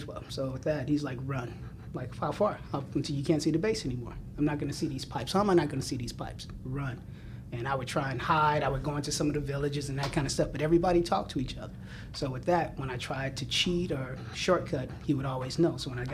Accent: Los Angeles, California, United States; born there; Yeah, I was born here in Los Angeles, February 18th, 1967. I was born in the backseat of a Buick.

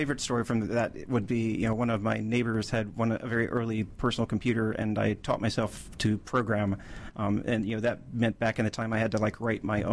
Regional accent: Arkansas, United States; born there; I was born outside Little Rock, Arkansas, in a kind of small rural town.

